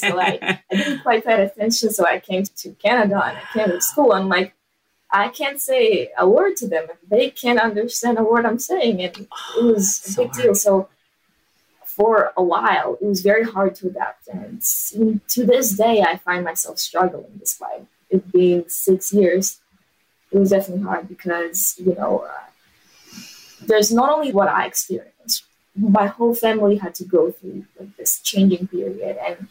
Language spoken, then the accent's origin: English; Israel; I grew up in Israel and I lived my life more or less comfortably.